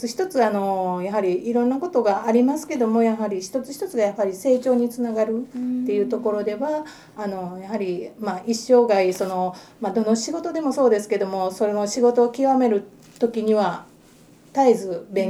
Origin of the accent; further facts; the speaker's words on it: Kyushu, Japan; で私も九州の出なので、うん、兄弟とかは九州にいてますの で